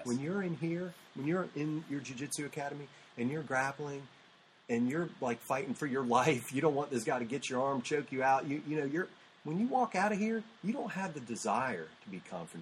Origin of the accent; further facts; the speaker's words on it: Virginia Beach, Virginia, United States; I grew up in Virginia Beach, and I started surfing really young, but then my parents moved us probably about 5 miles from the beach